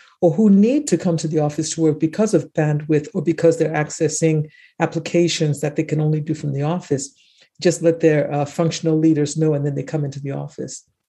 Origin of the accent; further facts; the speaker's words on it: Winneba, Central Region, Ghana; moved away as an adult; now in United States; I had moved to a town about 60 kilometers west of Accra called Winneba, my hometown.